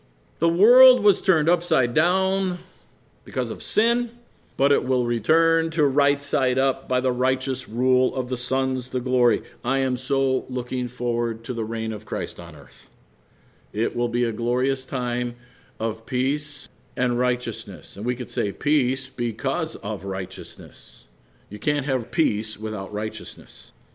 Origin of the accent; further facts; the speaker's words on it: Chicago, Illinois, United States; No, we didn't go out on Lake Michigan, because I was from Chicago, and catch fish.